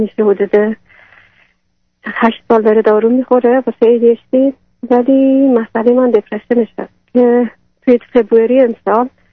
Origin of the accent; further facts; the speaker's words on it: Iran; moved away; من 12-13 سال است که خارج از ایرانیم. دخترم کوچیک بود، 2 سال و نیمش بود که از ایران اومدیم بیرون با پدرش.